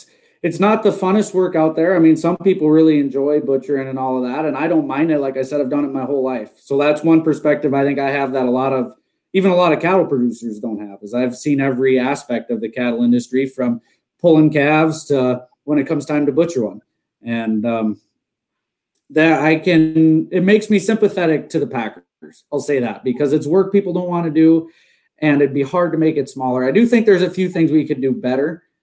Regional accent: Brainerd, Minnesota, United States; You know, I grew up in Brainerd, which is a town that doesn't have much agriculture.

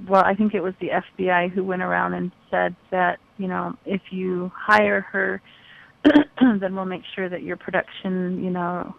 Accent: Kirtland, New Mexico, United States; I grew up in Kirtland, little old Kirtland, New Mexico

